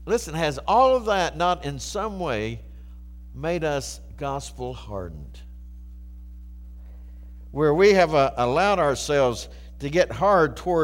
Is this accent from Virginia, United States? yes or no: no; Valdese, North Carolina, United States; also born or lived in Rutherfordton; now in Morganton, United States; And we lived in Rutherfordton for 14 years. And then God called us to come here to Morganton. And I grew up over in Valdez. Went to school at Drexel High School.